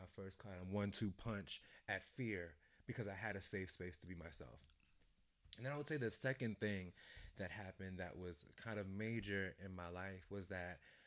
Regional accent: Brooklyn, New York, United States; So, I'm from Brooklyn, but okay. my family is Jamaican.

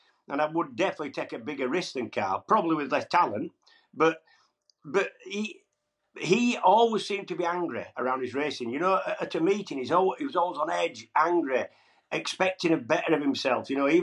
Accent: Huddersfield, Yorkshire and the Humber, United Kingdom; He's from Blackburn, I'm from Huddersfield, equidistant to Manchester.

